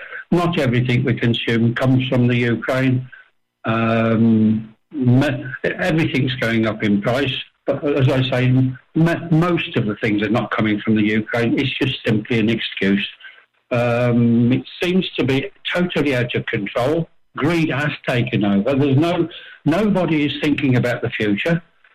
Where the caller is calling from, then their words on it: Balearic Islands, Spain; Good morning, everyone. … from Mallorca.